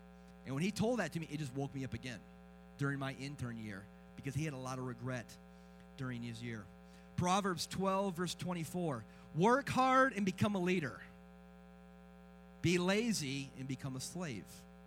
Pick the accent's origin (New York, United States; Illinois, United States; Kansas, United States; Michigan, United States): Michigan, United States; I grew up in Michigan. I have a little Mennonite background.